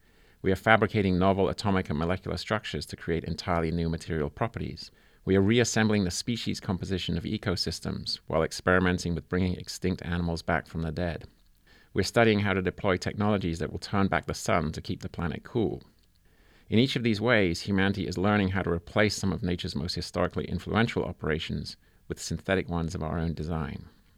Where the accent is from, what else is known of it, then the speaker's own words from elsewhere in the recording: England, United Kingdom; that childhood toy that I grew up with in England